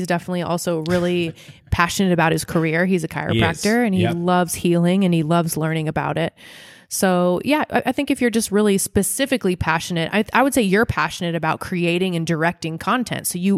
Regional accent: Nebraska, United States; This used to really bother me because I'm from Nebraska and we don't do that.

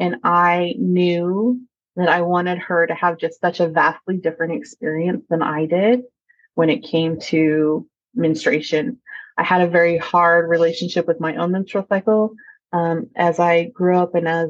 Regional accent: Galveston, Texas, United States; I am from Galveston, Texas, and I live there with my husband of 22 years and our three children.

